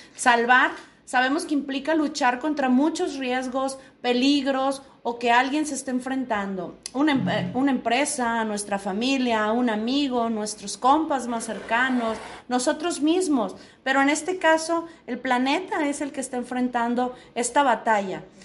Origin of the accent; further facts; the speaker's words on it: Sinaloa, Mexico; 2021 es un año pues propicio para decidir si somos unos sinaloenses verdes o unos sinaloenses grises.